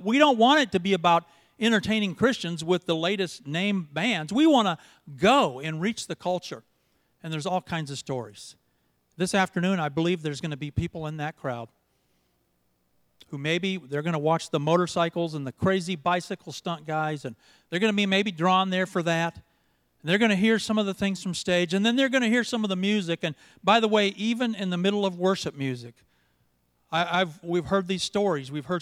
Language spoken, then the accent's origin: English; North Carolina, United States; But I came from North Carolina, grew up in North Carolina, met this Norwegian Lutheran at the time in Sioux Falls.